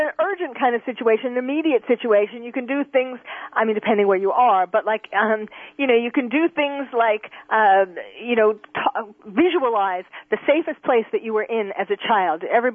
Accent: New York, United States; Well, you know, okay, when I was growing up in New York, people used to get, myself included, measles, mumps, chickenpox.

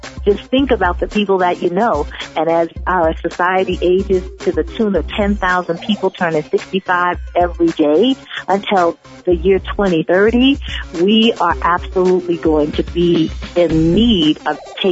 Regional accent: New Orleans, Louisiana, United States; So because I'm from New Orleans, born and raised, gumbo is in my DNA.

